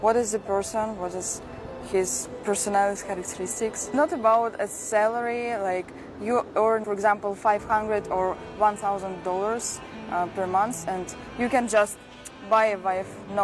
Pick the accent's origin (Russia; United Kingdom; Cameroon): Russia; I'm from Russia.